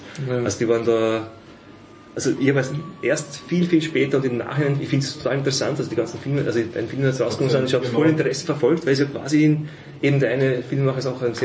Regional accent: Burgenland, Austria; Weißt du, das war in meiner Heimatgemeinde.

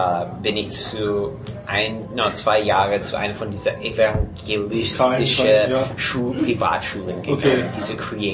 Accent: San Jose, California, United States; born or raised there; German is a second language; moved away as an adult; also born or lived in Utah / Malibu / Czechia

